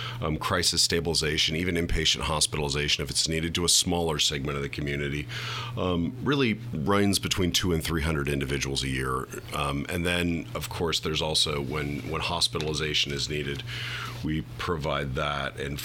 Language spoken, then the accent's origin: English; Davis, California, United States; Davis. I grew up in Davis, just down the road.